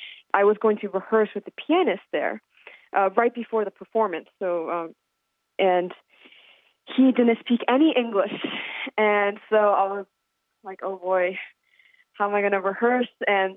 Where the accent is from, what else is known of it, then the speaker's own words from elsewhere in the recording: Washington, District of Columbia, United States; I'm 18 years old, and I'm from Washington, D.C.